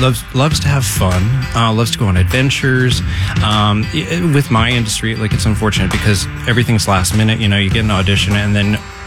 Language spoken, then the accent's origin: English; Edmonton, Alberta, Canada; moved away as an adult; also born or lived in London / Vancouver; now in Richmond, Canada; No, I'm a Prairie boy. I'm from Edmonton originally and moved to London for a brief stint when I was working in marketing and then Vancouver for acting.